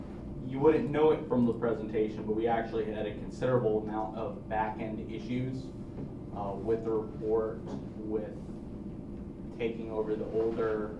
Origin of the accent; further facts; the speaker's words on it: Maryland, United States; grew up in the rural portion of Maryland.